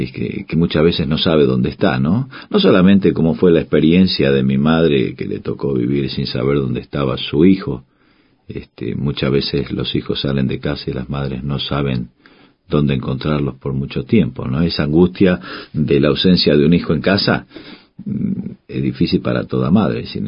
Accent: Buenos Aires, Argentina; born there; Yo nací en Buenos Aires

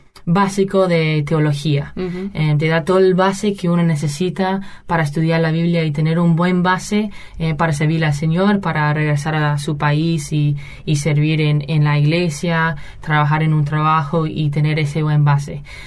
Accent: United States; Yo soy de los Estados Unidos.

